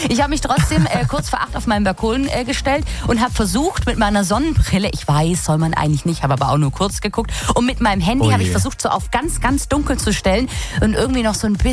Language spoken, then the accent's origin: German; Weiler zum Stein, Baden-Württemberg, Germany; Bei uns in Weiler zum Stein komme ich ja her.